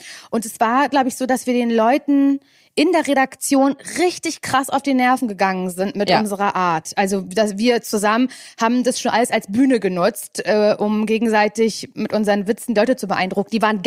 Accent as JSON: {"language": "German", "region": "Mecklenburg-Vorpommern", "country": "Germany", "said": "Also ich komme ja aus Mecklenburg-Vorpommern."}